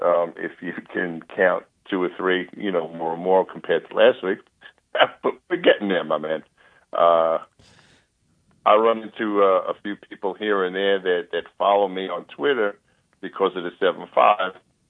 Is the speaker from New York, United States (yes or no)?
yes; Brooklyn, New York, United States; as soon as I opened up my mouth, he knew I was from Brooklyn.